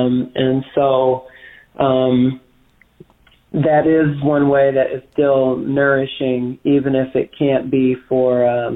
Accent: Detroit, Michigan, United States; Yeah, I'm originally from Detroit.

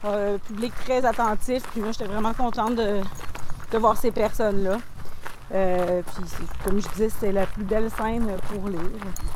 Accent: Baie-Comeau, Quebec, Canada; Mon corps a été lâché sur les rives de granit de la Côte-Nord à presque 12 ans. Parenthèse, je suis originaire de Baie-Comeau.

